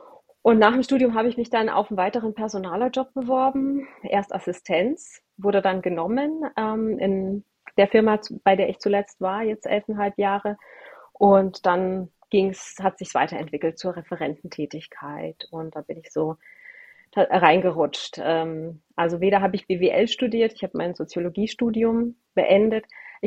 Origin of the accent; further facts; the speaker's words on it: Romania; Also da ich mit Tieren aufgewachsen bin, also ich bin in Rumänien ja geboren und wir hatten immer Tiere um uns herum.